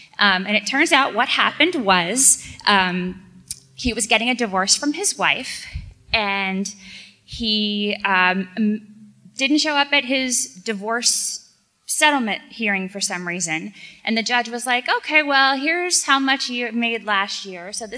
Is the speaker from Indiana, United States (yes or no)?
yes; Indianapolis, Indiana, United States; Indianapolis.